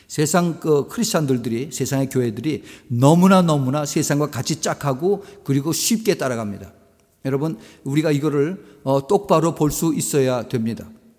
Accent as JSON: {"language": "Korean", "country": "South Korea", "said": "우리도 한국 사람들도 마찬가지 이 그 배달민족이라고 해서 굉장히 자랑을 했지만은"}